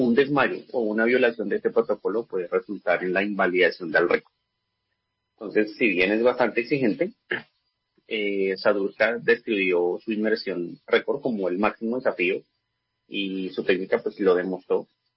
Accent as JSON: {"language": "Spanish", "country": "Colombia", "said": "como colombianos pues seguimos y hemos dado noticias"}